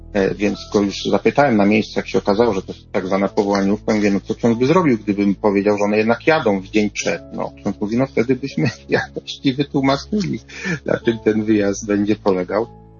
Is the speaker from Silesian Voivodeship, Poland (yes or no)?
yes; Gliwice, Silesian Voivodeship, Poland; odbywał się wtedy ponad 500 kilometrów od mojego domu rodzinnego. No, ja pochodzę z Gliwic, nowicjat był koło Piły.